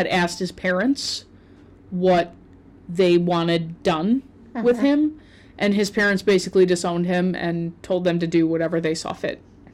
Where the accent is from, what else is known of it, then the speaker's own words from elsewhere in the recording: Canada; And I'm from Canada, so like I don't know a lot about Wisconsin.